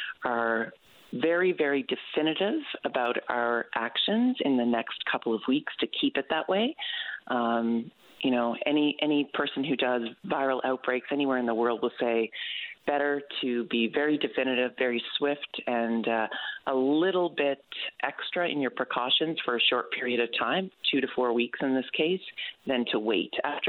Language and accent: English; Old Perlican, Newfoundland and Labrador, Canada; but I'm from Old Pearlican. I have no expectation that I'm going to be getting back to Newfoundland for Christmas.